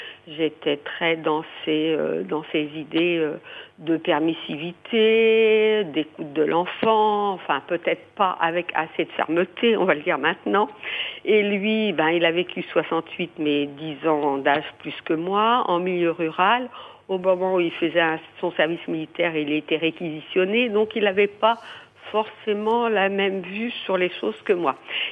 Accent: Paris, Île-de-France, France; moi, en fait, je suis parisienne, effectivement, mais comme beaucoup de Parisiens, j'ai des souches très rurales.

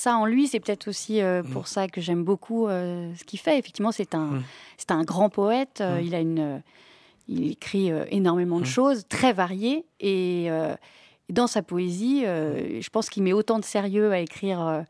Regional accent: Paris, Île-de-France, France; je suis parisienne

